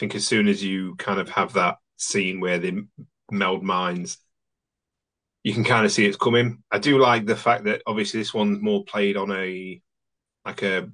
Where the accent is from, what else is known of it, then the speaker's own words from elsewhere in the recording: United Kingdom; especially as a Brit